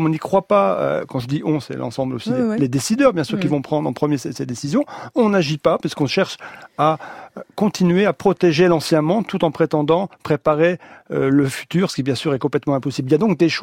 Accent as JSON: {"language": "French", "country": "France", "said": "même chez nous en France"}